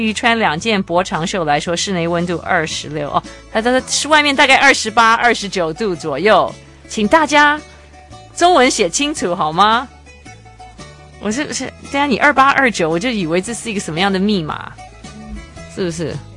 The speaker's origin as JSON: {"language": "Chinese", "country": "Taiwan", "said": "我们台湾人都很聪明嘛"}